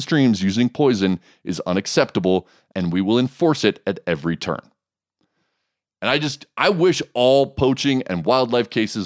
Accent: Hawaii, United States; The only reason I haven't done it is because I grew up on Oahu, and I know that there are clean streams on Oahu where you can do this and feel comfortable about it.

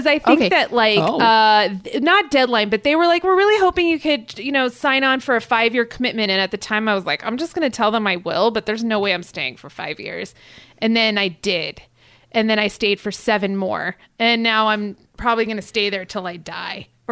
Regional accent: Los Angeles, California, United States; Well, I'm from Los Angeles.

